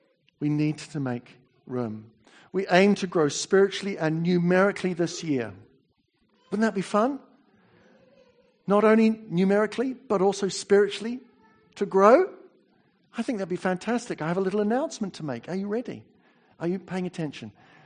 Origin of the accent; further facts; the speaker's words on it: New Zealand; accent: English; As you know, I speak with a bit of an English accent. I'm a Kiwi.